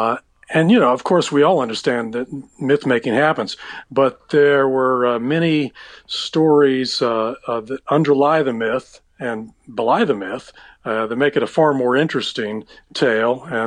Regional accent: Florida, United States; Oh, I think I was a kid growing up in Florida.

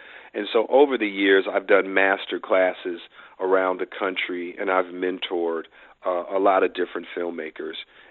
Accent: Hollywood, California, United States; Well, see, growing up in Hollywood, you know

